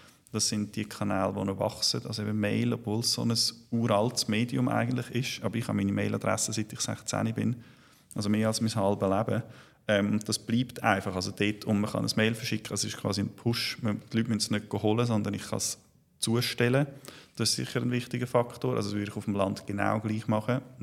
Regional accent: Zurich, Switzerland; Also ich glaube, es gibt überall, wo man als Zürcher angeht, gibt es einen Anti-Zürich-Reflex.

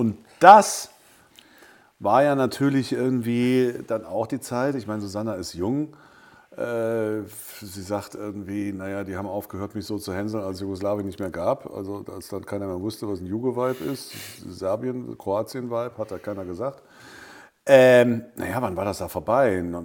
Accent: Cologne, North Rhine-Westphalia, Germany; wir sind ja alle, Helmut auch als Kölner wie ich, so katholisch, da kriegst du einen zweiten und dritten Vornamen.

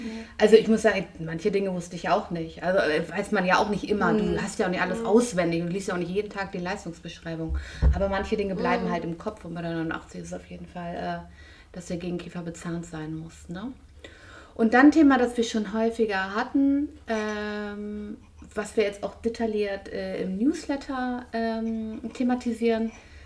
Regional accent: Germany; Ja, das ist Deutsch. Wir sind Deutsche. Ja. Wir sind eine Meckergesellschaft.

